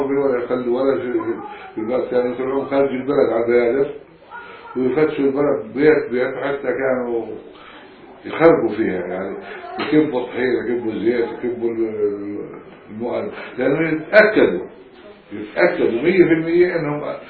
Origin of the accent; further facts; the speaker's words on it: Libya; ومنهم استشهد من بلدنا ليبيا